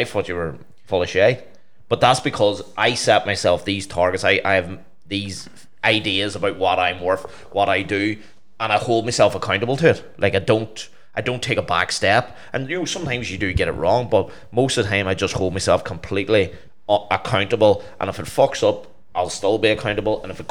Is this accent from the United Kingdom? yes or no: yes; Northern Ireland, United Kingdom; I'm a DJ from MoMA who went, right, nobody in Northern Ireland's ever played